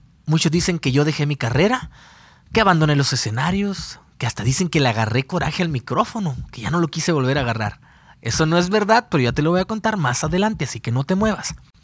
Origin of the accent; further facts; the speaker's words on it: Sonora, Mexico; Ahí está mi tierra, Sonora. En el barrio donde yo crecí, Era un barrio muy popular donde agradezco a la vida haber crecido y nacido ahí.